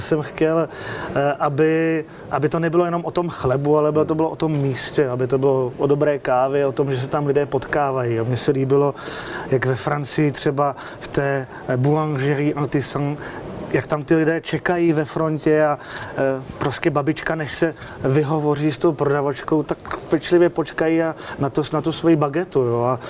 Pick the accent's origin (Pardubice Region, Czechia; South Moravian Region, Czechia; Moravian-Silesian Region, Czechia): South Moravian Region, Czechia; Račice; Já jsem z Moravy, to možná slyšíte, a tam v Račicích ve vesničce za Vyškovem prostě bylo pekařství